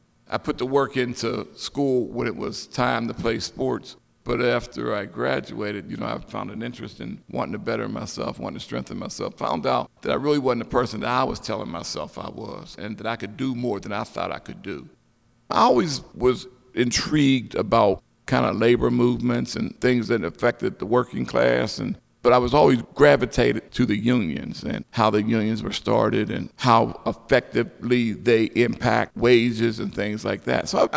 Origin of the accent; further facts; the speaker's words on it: Wilkinsburg, Pennsylvania, United States; You know, when I grew up here in Wilkinsburg, the community was 40,000 residents.